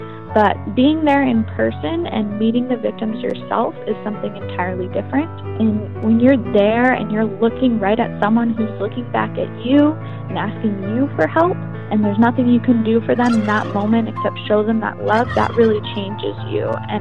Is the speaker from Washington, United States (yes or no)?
yes; Vancouver, Washington, United States; So even though I'm from Vancouver, I'm in as many Portland events as I can.